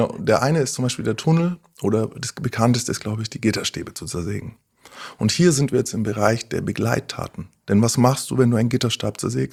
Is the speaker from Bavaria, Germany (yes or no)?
yes; Nuremberg, Bavaria, Germany; Ich bin Nürnberger, war in Nürnberg.